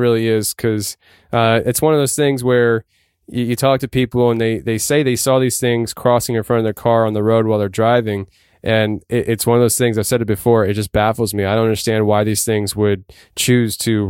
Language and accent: English; Shamokin, Pennsylvania, United States; I mean, I live in Pennsylvania, obviously, but I'm from Shamokin.